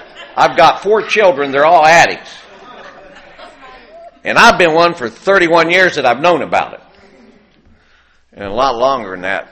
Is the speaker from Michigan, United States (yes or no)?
no; Ohio, United States; And, no, I'm really from southern Ohio, where I was raised on the Kentucky and West Virginia border in that area.